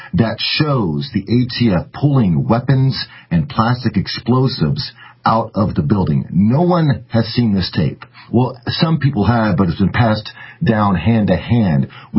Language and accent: English; Oklahoma City, Oklahoma, United States; Well, this is my hometown. I grew up in Oklahoma City.